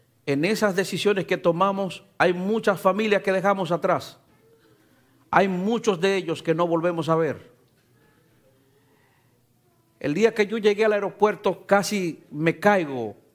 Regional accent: Santo Domingo, Distrito Nacional, Dominican Republic; Yo provengo de Santo Domingo, o sea, República Dominicana.

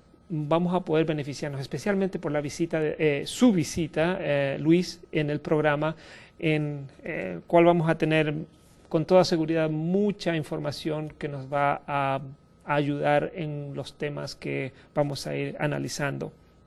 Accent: Chile; born there; Mis raíces vienen de Sudamérica. Si hay alguien en Sudamérica mirándonos, va a entender esto. Yo nací en Chile

